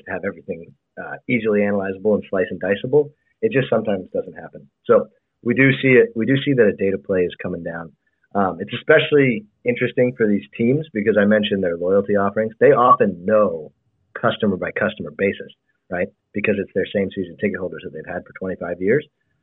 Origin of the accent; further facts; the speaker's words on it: California, United States; So I grew up in the Bay Area. I've been going to those games my whole life